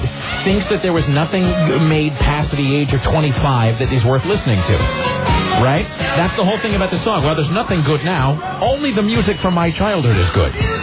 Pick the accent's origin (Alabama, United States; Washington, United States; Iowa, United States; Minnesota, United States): Washington, United States; Kennewick; Well, look, you go to my hometown. You go back to Kennewick. I'll go back to Kennewick